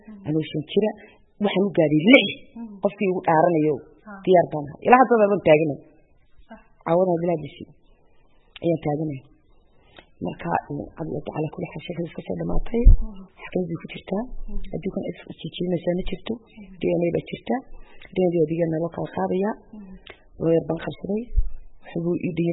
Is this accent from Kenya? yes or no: no; Djibouti; jabuuti kaasi siis baan ku koray